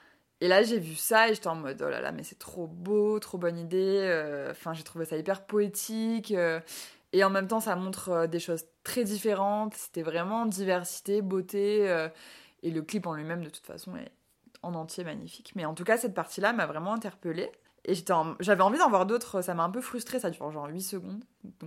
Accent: Aix-en-Provence, Provence-Alpes-Côte d'Azur, France; now in Avignon, France; j'habite à Avignon du coup depuis un an et demi. Je viens d'Aix à la base, Aix-en-Provence, et maintenant j'habite ici

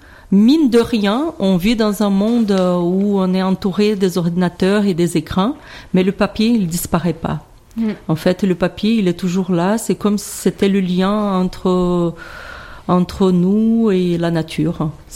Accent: Brazil; now in France; Et finalement je me sens pas ni brésilienne ni française parce qu'actuellement je suis française aussi.

